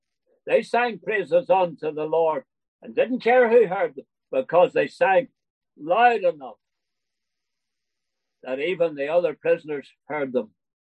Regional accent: Northern Ireland, United Kingdom; I'm from Northern Ireland. And the town that my wife and I settled down in, a town called Tanbrigee.

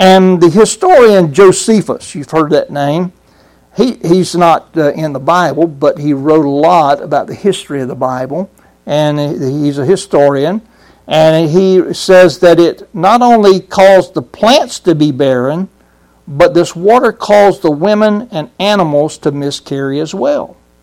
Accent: Brunswick, Georgia, United States; I grew up in Sterling Baptist Church in Brunswick, Georgia, and we grew up with sulfur water in that church.

